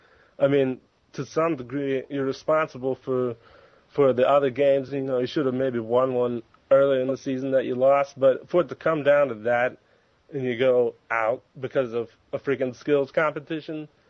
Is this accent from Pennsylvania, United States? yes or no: no; New York, United States; Oh, probably since I was a little kid growing up in New York.